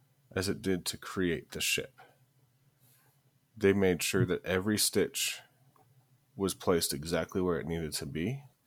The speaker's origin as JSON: {"language": "English", "region": "Midwest", "country": "United States", "accent": "Midwestern", "said": "and then I talked, and they heard my Midwestern accent"}